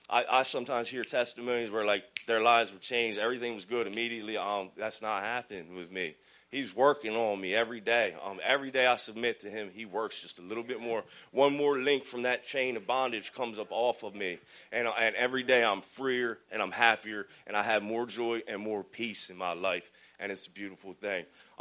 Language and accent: English; New Jersey, United States; I'm from New Jersey. I'm 37 years old.